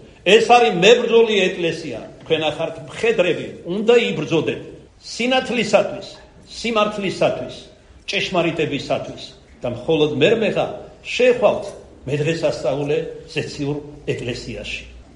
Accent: Kartli, Georgia; თორე ქართლელი ვარ ქართლურად შევამყოფდი

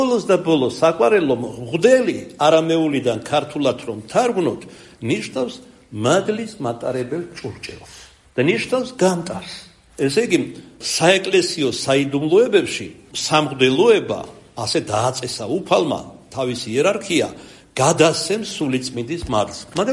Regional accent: Rustavi, Kvemo Kartli, Georgia; მე მუშათა ოჯახიდან ვიყავი, დედა იყო დიასახლისი, мама მეტალურგიულში მუშაობდა, რუსავში ცხოვრობდით

